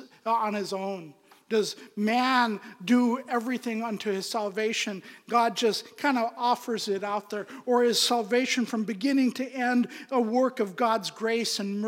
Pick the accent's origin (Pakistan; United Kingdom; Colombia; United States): Pakistan; I'm from Pakistan.